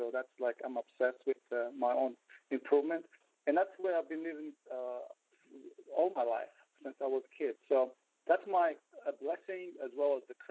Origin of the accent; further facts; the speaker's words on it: Israel; moved away as an adult; now in United States; I'm from Israel. I came to U.S. at age 22 with $300 in my pocket.